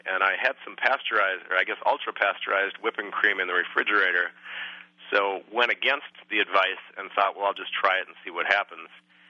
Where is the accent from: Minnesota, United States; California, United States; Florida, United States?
Minnesota, United States; Edina; Well, actually, I grew up in a suburb of Minneapolis called Edina.